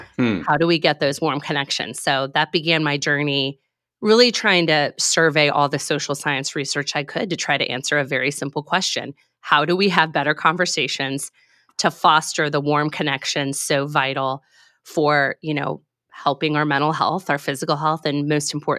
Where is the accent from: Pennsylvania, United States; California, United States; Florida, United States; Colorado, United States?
Pennsylvania, United States; research I was reading in my home state of Pennsylvania.